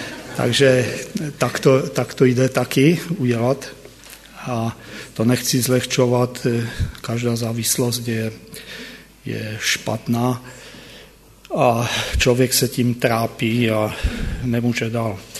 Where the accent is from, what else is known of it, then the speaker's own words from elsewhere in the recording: Moravian-Silesian Region, Czechia; born there; narodil jsem se, mám psaný Těšín, ale narodil jsem se v Sanice, takže mezi Těšínem a Albrechticemi někde ve Stanislovicích se narodil. A měl jsem věřící rodiče